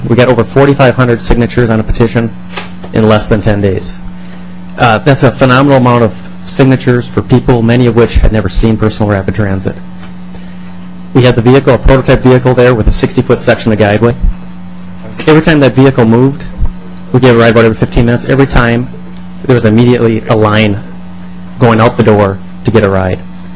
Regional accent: Chaska, Minnesota, United States; and I'm from Chaska

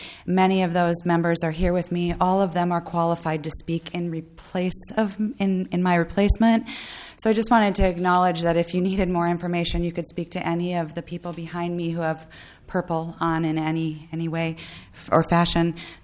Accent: Edina, Minnesota, United States; We grew up in Edina. We were privileged, and graduated from the University of Minnesota.

